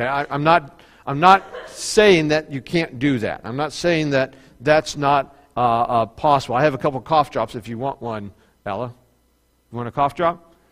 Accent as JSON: {"language": "English", "region": "West Virginia", "country": "United States", "said": "That may not be the most perfect English. One of the dangers in our home, but hey, I'm from West Virginia. It's all good."}